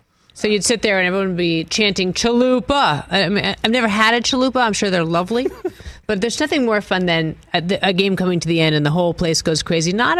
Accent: New England, United States; I'm from New England, I just say it.

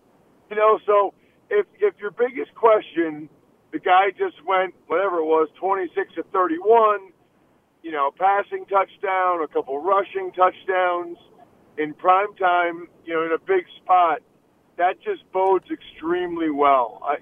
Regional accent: Pennsylvania, United States; And then, obviously, I grew up outside of Philadelphia.

